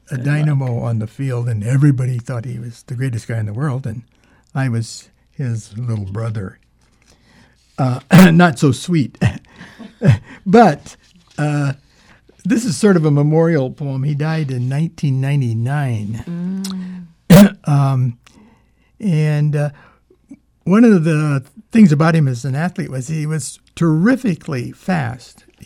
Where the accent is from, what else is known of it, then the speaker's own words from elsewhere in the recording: Yakima, Washington, United States; I was, as you indicate, I was born in Yakima, and I still feel like a small town American from the Pacific Northwest if I'm in Cincinnati or Paris or Amsterdam or any place else.